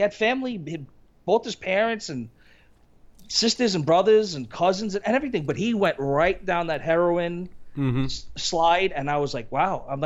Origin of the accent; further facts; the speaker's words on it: New York, United States; accent: East Coast; So I always have that East Coast vibe. It's not, you could hear my voice. I'm from New York